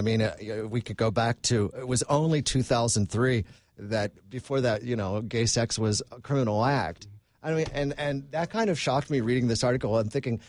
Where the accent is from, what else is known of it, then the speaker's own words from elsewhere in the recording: Pennsylvania, United States; I mean, certainly where I grew up in Pennsylvania, my God, no, it would never have been mentioned.